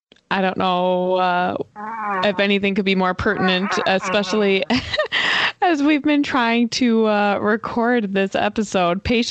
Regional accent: United States; as an American, somebody who has lived in America my entire life.

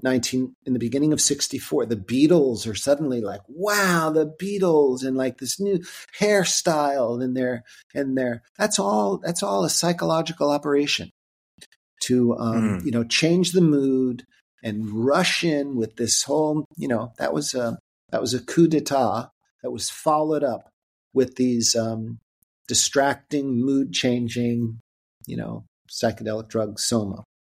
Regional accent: Boston, Massachusetts, United States; He was from Boston. I was from Boston. He had an accent like my mother.

